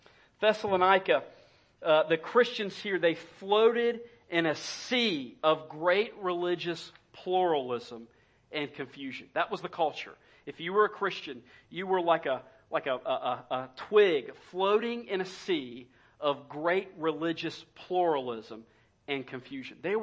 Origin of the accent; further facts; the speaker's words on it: United States; Now, I personally, guys, as an American, I hate pain.